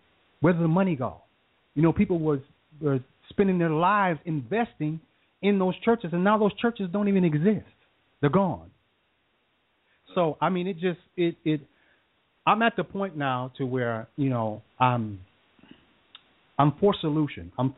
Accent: Detroit, Michigan, United States; because I'm actually from the Detroit, Michigan area, and I've seen how the economic development has crushed that city.

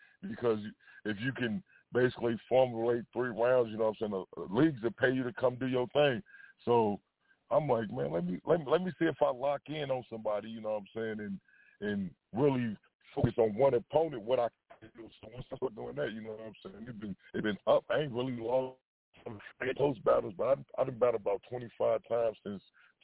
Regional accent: Minnesota, United States; also born or lived in Chicago; I represent from Minnesota. I was born in Chicago, but I grew up in Minnesota.

